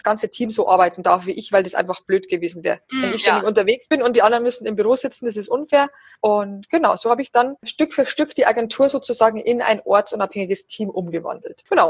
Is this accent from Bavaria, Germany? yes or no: yes; Bavaria, Germany; now in Berlin, Germany; Ich komme ursprünglich aus Bayern und lebe jetzt seit über 5 Jahren, fast 6 Jahren in Berlin.